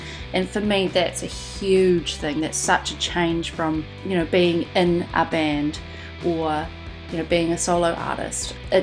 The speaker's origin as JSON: {"language": "English", "town": "Dunedin", "region": "Otago", "country": "New Zealand", "lives_now": "Christchurch, New Zealand", "said": "I'm from Dunedin originally. I moved up to Ototahi about 10 years ago, which is absolutely crazy."}